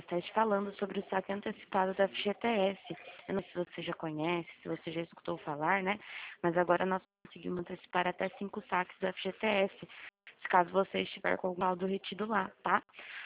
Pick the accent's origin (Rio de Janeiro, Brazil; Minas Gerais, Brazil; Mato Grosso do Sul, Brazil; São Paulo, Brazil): São Paulo, Brazil; Pirassununga; Eu sou de Pirassununga.